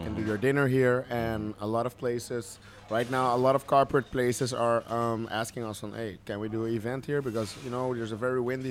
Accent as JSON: {"language": "English", "country": "Curaçao", "tie": "born or raised there", "said": "I think growing up in Curacao or growing up on an island, it's very different than growing up in the Netherlands or growing up in Europe or like places like it's cold, you know."}